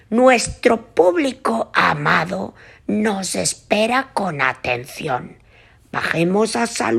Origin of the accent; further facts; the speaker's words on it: Madrid, Community of Madrid, Spain; born there; Nací en Madrid, en el castizo barrio de Lavapiés.